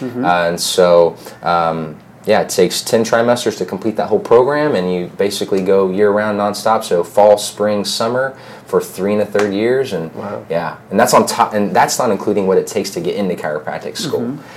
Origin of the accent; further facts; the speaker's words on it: Tahlequah, Oklahoma, United States; Yeah, I grew up in Tahlequah, Oklahoma. Mm-hmm. Pretty much grew up there.